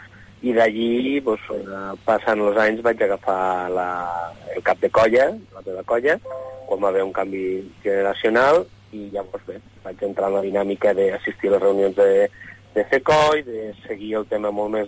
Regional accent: Lleida, Catalonia, Spain; jo vaig néixer a una casa humil al carrer Sant Antoni de Lleida, mirant molt cap al barri antic, cap al centre de Lleida.

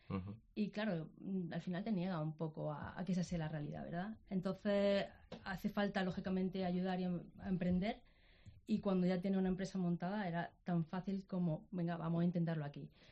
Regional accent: Granada, Andalusia, Spain; also born or lived in Netherlands; Yo soy de Granada, yo me he criado aquí, mi familia aquí, yo he estado en la Universidad de Granada, licenciada uh-huh. en Derecho

